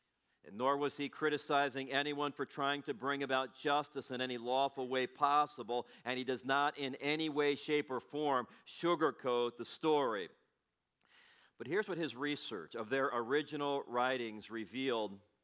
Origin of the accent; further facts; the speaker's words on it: Gary, Indiana, United States; Bob and I grew up together in Gary.